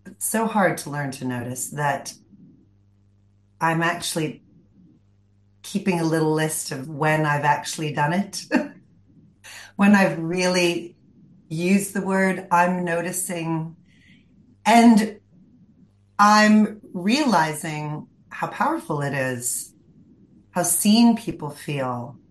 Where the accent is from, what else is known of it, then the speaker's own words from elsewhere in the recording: United States; now in London, United Kingdom; Live in London, but I'm American